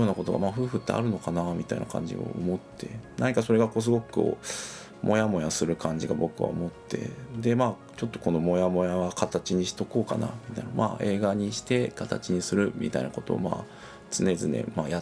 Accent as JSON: {"language": "Japanese", "town": "Edogawa", "region": "Tokyo", "country": "Japan", "said": "僕は東京の東部の江戸川区というところの出身なんですけれども"}